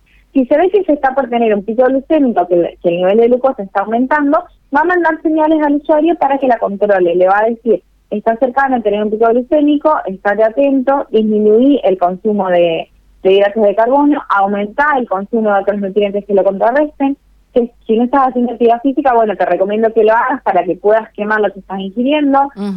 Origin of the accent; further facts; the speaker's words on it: Santa Fe, Argentina; Somos dos de Santa Fe, pero hay dos integrantes más.